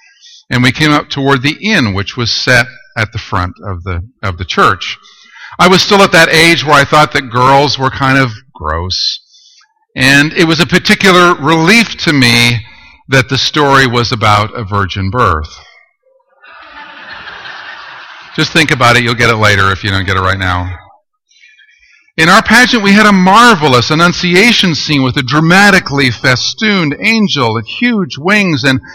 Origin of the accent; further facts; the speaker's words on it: Toronto, Ontario, Canada; We had a huge pageant at the church that I grew up in Toronto.